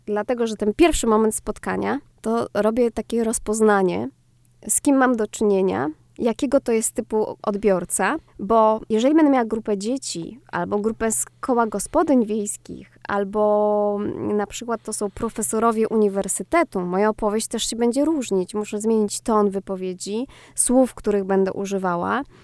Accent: Masovian Voivodeship, Poland; now in Olsztyn, Poland; bo pochodzę z województwa mazowieckiego i tu przyjechałam na studia. I zostałam

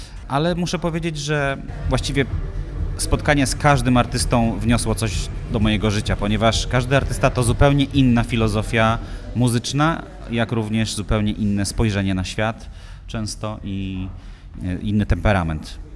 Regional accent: Mrągowo, Warmian-Masurian Voivodeship, Poland; Jestem z Mrągowa generalnie, pochodzę z Mrągowa, w związku z czym czuję się tutaj jak w domu.

